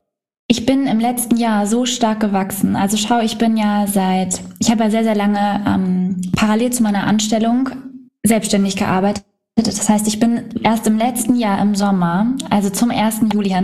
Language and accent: German; Surendorf, Schleswig-Holstein, Germany; Schwedeneck, genau, dörflich, okay. Genau, in Suhrendorf bin ich aufgewachsen